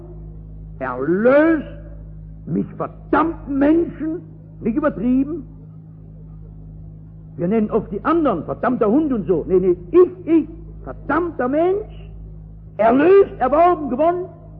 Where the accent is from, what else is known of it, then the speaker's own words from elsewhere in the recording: North Rhine-Westphalia, Germany; Bei uns im Ruhrgebiet gibt es ja dolle Industriekapitäne.